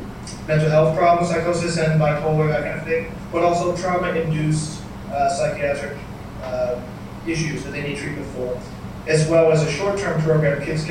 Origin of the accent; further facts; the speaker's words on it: Binghamton, New York, United States; I'm from Binghamton originally, so definitely not a city boy.